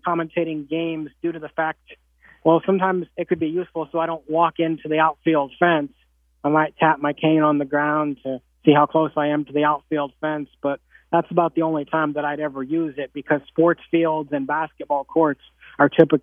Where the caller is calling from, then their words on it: Claremont, Illinois, United States; Claremont, Illinois. It's about 30 minutes from Vincennes, Indiana, and about 4 hours from Chicago.